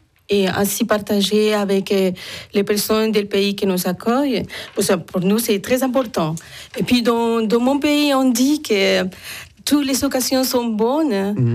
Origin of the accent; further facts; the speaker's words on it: Bogotá, Bogotá Capital District, Colombia; Je viens de la Colombie.